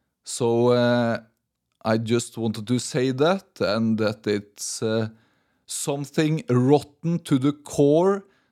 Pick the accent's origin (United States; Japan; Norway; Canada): Norway; Fagernes, Innlandet; in my hometown that we were back in a couple of minutes ago, they have a big festival every year called the Norwegian Rakfisk Festival. And it's the biggest thing in town every year in Fagernes.